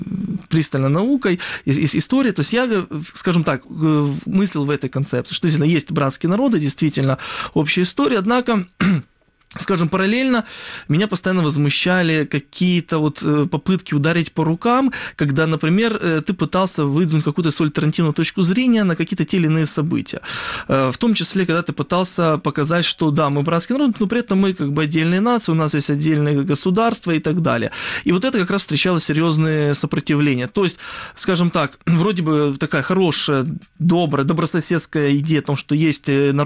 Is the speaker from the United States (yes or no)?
no; Kherson, Kherson Oblast, Ukraine; born there; я родился в Херсоне, у меня русскоязычная семья, однако, ну, я считал себя украинцем.